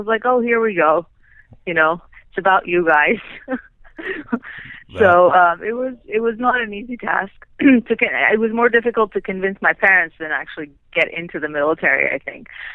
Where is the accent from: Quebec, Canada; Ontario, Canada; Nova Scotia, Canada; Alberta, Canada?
Quebec, Canada; Montreal; born there; I was born in Montreal. I'm Canadian.